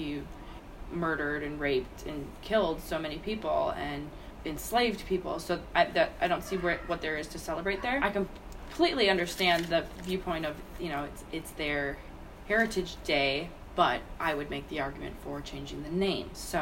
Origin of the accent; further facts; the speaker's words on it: Minnesota, United States; I'm from Minnesota, the Mittawakanton Sioux tribe.